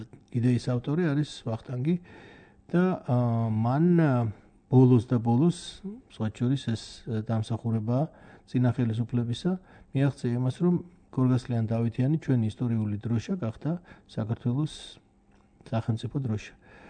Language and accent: Georgian; Kakheti, Georgia; ფაქტიურად ამ პერიოდში გავიზარდე მე თუშეთში.